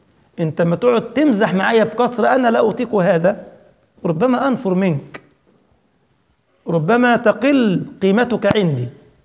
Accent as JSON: {"language": "Arabic", "country": "Egypt", "said": "أنا كمصري ممكن مصري زيي يقبل مني مزاحي،"}